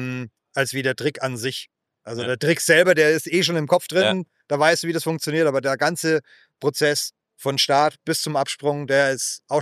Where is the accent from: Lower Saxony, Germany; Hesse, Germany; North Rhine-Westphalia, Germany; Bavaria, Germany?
Bavaria, Germany; Munich; wir sind in München aufgewachsen, im Hinterhof, Elternhausmeister und Blumenladen gehabt